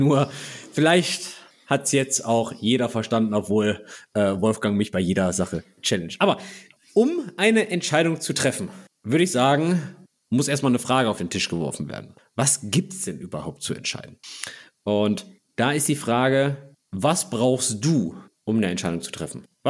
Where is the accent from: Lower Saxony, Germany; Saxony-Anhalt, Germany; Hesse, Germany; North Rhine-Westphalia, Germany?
North Rhine-Westphalia, Germany; ich bin aus dem Pott